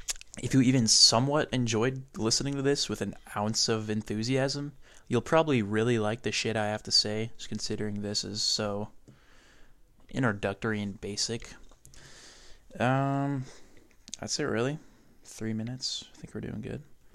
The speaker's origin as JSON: {"language": "English", "town": "Rocklin", "region": "California", "country": "United States", "said": "I am 17. I come from Rockland, California, which is a suburb of Sacramento, California."}